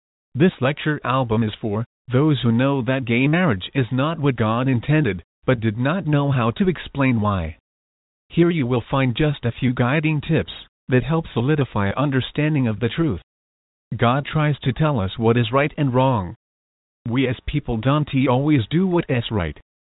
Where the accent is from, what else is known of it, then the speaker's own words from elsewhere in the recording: Massachusetts, United States; in my home state of Massachusetts, the first state in the Union to approve gay marriage.